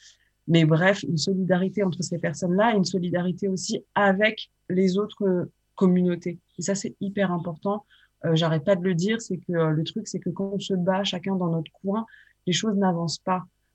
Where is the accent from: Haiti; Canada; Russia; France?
France; née en banlieue, j'ai grandi en France